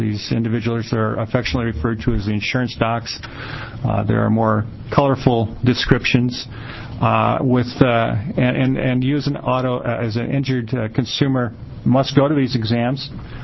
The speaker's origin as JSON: {"language": "English", "town": "Albany", "region": "Oregon", "country": "United States", "said": "I'm from Albany."}